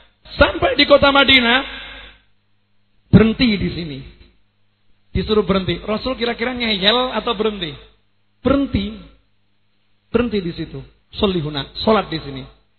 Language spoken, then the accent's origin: Indonesian; Surakarta, Central Java, Indonesia; Saya berasal dari Solo, tempat di mana aliran yang ruwet-ruwet itu berkembang.